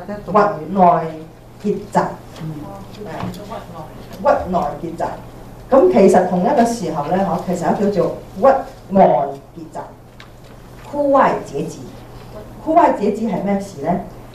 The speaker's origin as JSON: {"language": "Cantonese", "country": "Singapore", "said": "我是新加坡來的，新加坡一年365日是咩天時？"}